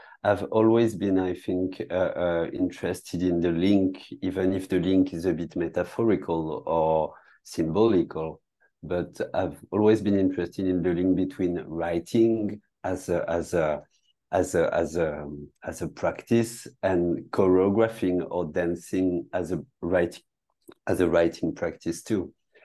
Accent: France; accent: French; English is a second language; So first of all, I'm really sorry for my French accent.

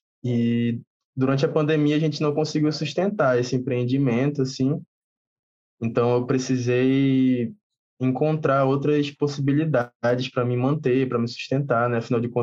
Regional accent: Manaus, Amazonas, Brazil; Sou aqui de Manaus, no Amazonas.

